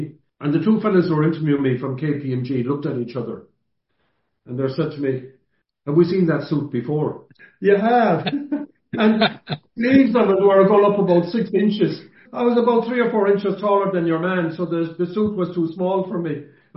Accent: Connacht, Ireland; as a kid when you're growing up in East Galway or West Galway or any part of Ireland, all you know about the world is what's around you. And I went to the national school in Spittal. It was all Irish all the time.

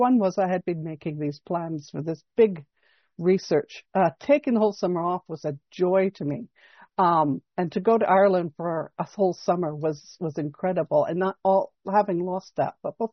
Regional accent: Canada; because I'm Canadian and I'm polite.

